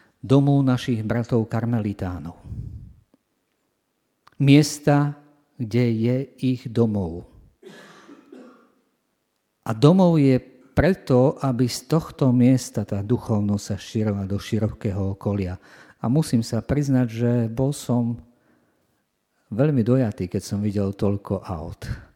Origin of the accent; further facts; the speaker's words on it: Zemplín, Slovakia; Ja pochádzam z dediny, zo Zemplína.